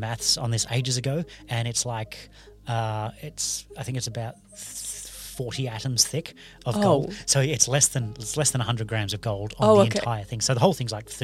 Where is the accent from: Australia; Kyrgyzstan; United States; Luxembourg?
Australia; Sorry, I'm Australian.